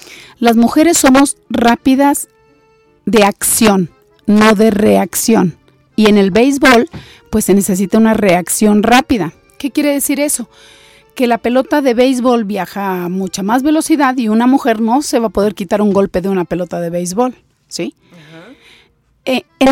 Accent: Monterrey, Nuevo León, Mexico; moved away as an adult; now in San Luis Potosí, Mexico; yo nací en Monterrey. Yo siempre les digo, nacida, criada, estudiada y todo allá en Monterrey. Yo llegué aquí de 25 años cumplidos a ocupar una plaza de maestra de preescolar en Cárdenas, San Luis Potosí

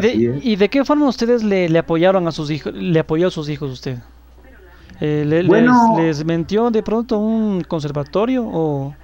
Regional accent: Quito, Pichincha, Ecuador; Ah, sí, yo soy de San Blas.

